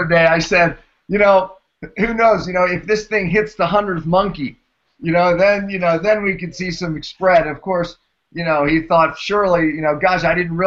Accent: Pittsburgh, Pennsylvania, United States; I'm from Pittsburgh, AJ, and I'm going to say that none of those are grammatically correct. It's yins.

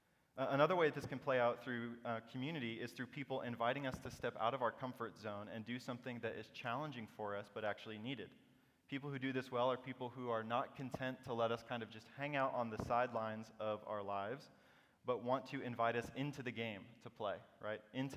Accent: Illinois, United States; I grew up in Illinois and went to college there, and I moved out here after school.

